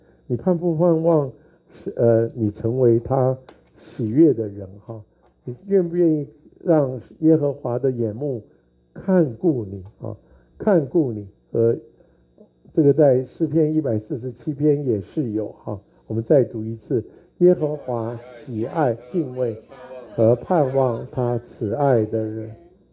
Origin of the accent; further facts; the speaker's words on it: Taiwan; 那我想我来自台湾